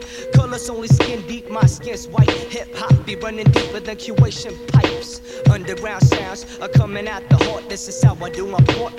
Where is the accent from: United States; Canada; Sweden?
Sweden; Stockholm, Stockholm County; But I'm from Sweden, Stockholm.